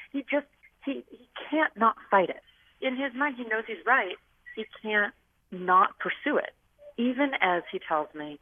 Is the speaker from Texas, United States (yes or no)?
no; California, United States; because I grew up in California and believe very deeply in public access to the beaches